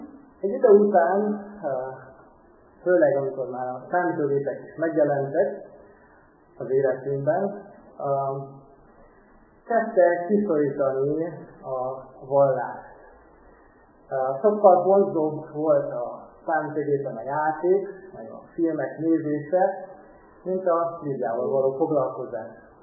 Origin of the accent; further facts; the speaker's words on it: Transylvania, Romania; De aztán elkerültünk a Kolozsvárra, ugye Erdély származású vagyok, és ott jártam a gimnáziumban, majd később az egyetemre is.